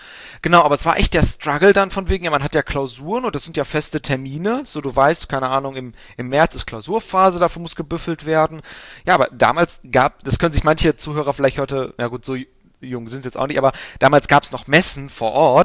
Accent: Aachen, North Rhine-Westphalia, Germany; born there; Genau, also gebürtig komme ich aus Aachen

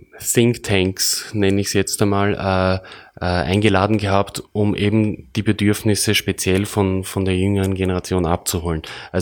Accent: Burgenland, Austria; worauf wir als Burgenländer

